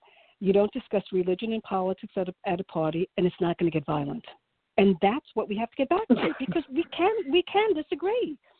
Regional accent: New York, United States; I mean, I'm a New Yorker. I've been here all my life.

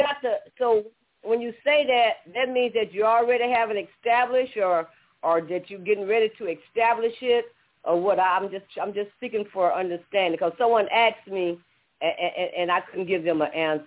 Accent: Baton Rouge, Louisiana, United States; I'm from Baton Rouge, Louisiana, New Africa

